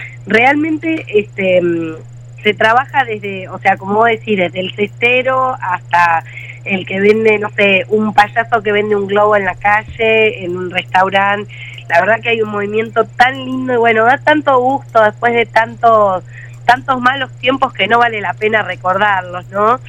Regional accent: Buenos Aires, Argentina; now in Termas de Río Hondo, Argentina; Yo, por ejemplo, vivo en Termas hace 15 años, vengo de Buenos Aires

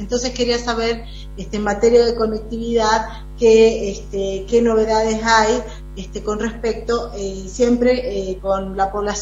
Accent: Salta, Argentina; nos toca desde Salta, desde nuestro norte más profundo

